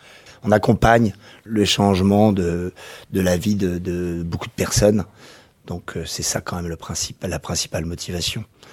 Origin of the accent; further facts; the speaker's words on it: Nantes, Pays de la Loire, France; born there; j'ai 52 ans, je suis né à Nantes